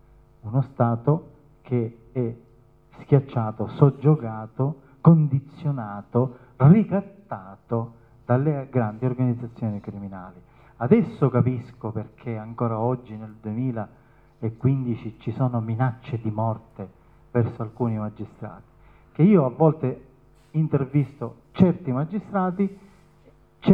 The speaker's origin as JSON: {"language": "Italian", "town": "Palermo", "region": "Sicily", "country": "Italy", "said": "io vengo da Palermo"}